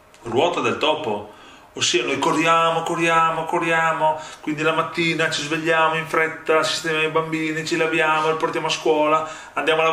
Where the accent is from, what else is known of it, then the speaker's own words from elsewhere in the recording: Santa Maria di Sala, Veneto, Italy; Sono contento perché sono nella mia città, nel mio paese, Santa Maria di Sala.